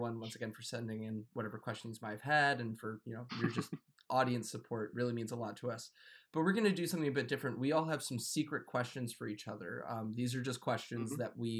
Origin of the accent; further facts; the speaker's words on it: United States; I'm American, so you're probably right, but...